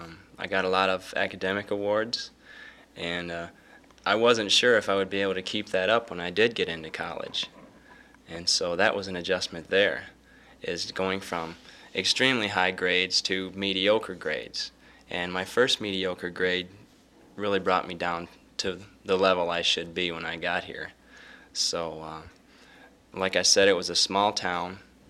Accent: Rives Junction, Michigan, United States; I'm from Rives Junction, Michigan, a very small town just north of Jackson.

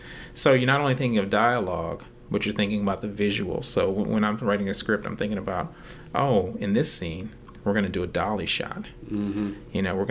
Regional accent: Medina, Ohio, United States; Eclipse is the place that I grew up in Medina, Ohio. I think it was the projects.

